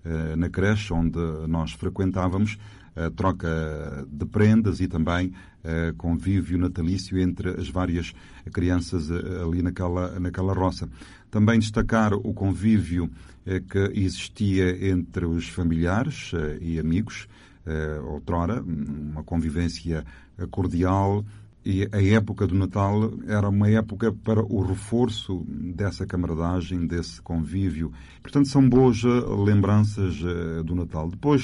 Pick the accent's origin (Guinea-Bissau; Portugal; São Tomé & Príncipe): São Tomé & Príncipe; São Tomé; na cidade de São Tomé, onde nasci e onde vivi alguns anos da minha infância. Depois o meu pai foi transferido para então Roça Rio do Ouro, que depois de 79 passou a chamar-se Agostinho Neto